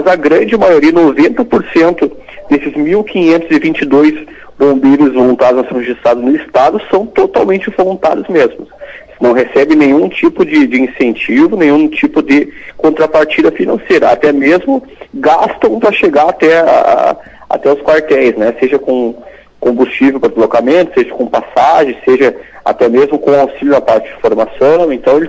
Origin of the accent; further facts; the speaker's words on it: São Sebastião do Caí, Rio Grande do Sul, Brazil; nós estamos aqui na região do Vale do Caí, eu sou de São Sebastião do Caí, mas a gente está no pé da serra, como a gente chama